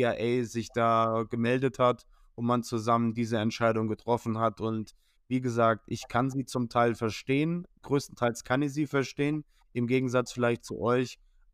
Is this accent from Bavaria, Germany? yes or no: no; Bremen, Germany; Ich als Bremer spreche da aus Erfahrung